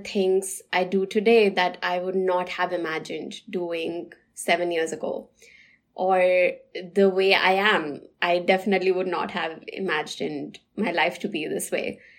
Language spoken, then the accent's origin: English; India; moved away as an adult; now in Boston, United States; I grew up in India and moved to the US about 7 years ago. And now I call Boston home.